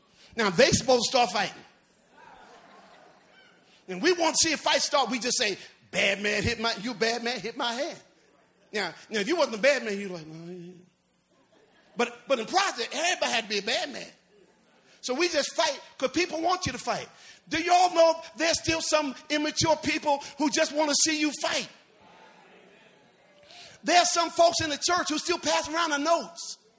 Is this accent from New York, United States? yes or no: yes; New York City, New York, United States; Man, I'm from New York City.